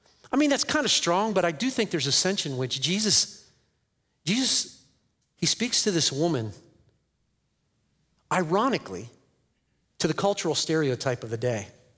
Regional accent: Pennsylvania, United States; now in Iowa, United States; I'm not a native Iowan. I'm from Pennsylvania. I'm new to Iowa. I've been here about a year and a half

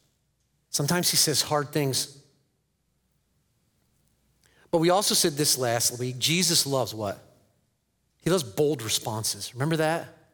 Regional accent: Pennsylvania, United States; now in Iowa, United States; I'm not a native Iowan. I'm from Pennsylvania. I'm new to Iowa. I've been here about a year and a half

